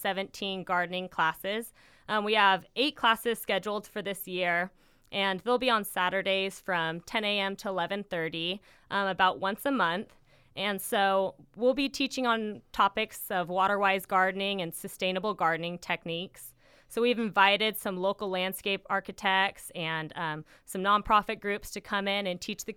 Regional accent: Ventura, California, United States; So I grew up in Ventura. I grew up in Ventura Unified. I went to elementary school through high school here in Ventura

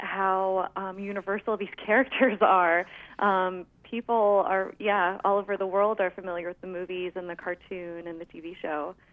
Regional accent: Oak Park, California, United States; I grew up in Oak Park, California, Southern California girl.

